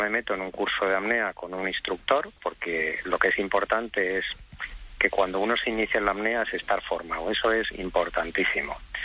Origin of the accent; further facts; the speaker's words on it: Alicante, Valencian Community, Spain; somos cuatro hermanos y todos somos de Alicante, y donde tenemos un mar maravilloso